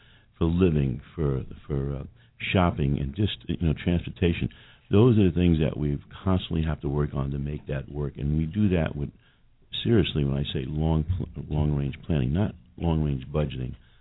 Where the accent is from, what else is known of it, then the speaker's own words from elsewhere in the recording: New York City, New York, United States; that was what shaped my thinking as a young man growing up in New York City.